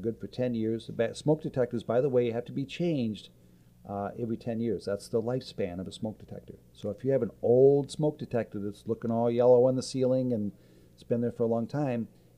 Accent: Michigan, United States; So anyway, I grew up in West Michigan.

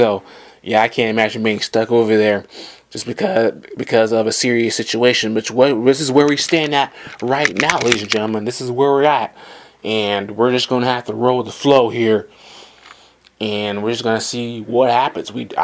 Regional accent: Georgia, United States; I put it that at my home state of Georgia, Atlanta Motor Speedway

